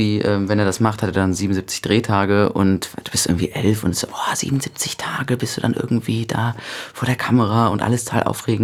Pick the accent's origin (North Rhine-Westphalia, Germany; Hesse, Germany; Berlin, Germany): North Rhine-Westphalia, Germany; Cologne; Das ist die Einwohnerzahl von Köln, meiner Heimatstadt.